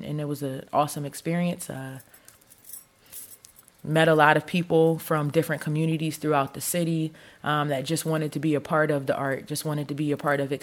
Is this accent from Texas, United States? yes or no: no; Philadelphia, Pennsylvania, United States; I'm an artist from Philadelphia